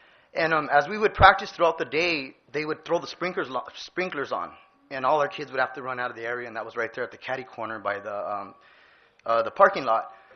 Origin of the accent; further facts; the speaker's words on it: West Covina, California, United States; I grew up in West Covina. I love West Covina. I went to Monta Vista. I went to Edgewood right here.